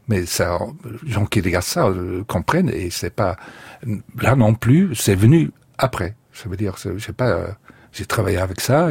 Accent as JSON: {"language": "French", "country": "Belgium", "moved": "yes", "said": "quand moi j'ai quitté la Belgique, culturellement, il se passait vraiment pas grand chose."}